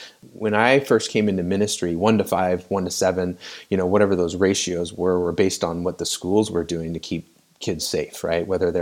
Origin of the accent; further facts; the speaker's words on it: West Coast, United States; I went to school on the East Coast. I'm from the West Coast.